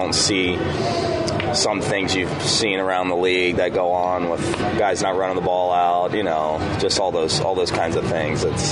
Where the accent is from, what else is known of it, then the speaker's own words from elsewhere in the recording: Cincinnati, Ohio, United States; born there; Well, I was born in Cincinnati